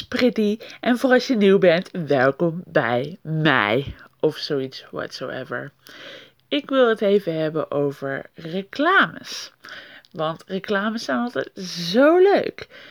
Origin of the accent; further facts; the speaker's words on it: Netherlands; Omdat wij als Nederlanders roepen dat we tolerant zijn.